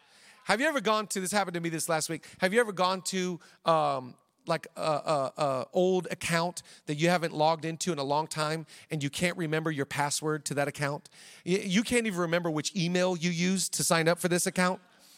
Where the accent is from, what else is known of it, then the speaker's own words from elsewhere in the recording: Oak Harbor, Washington, United States; now in Boston, United States; we're from your hometown. We're from Oak Harbor, Washington.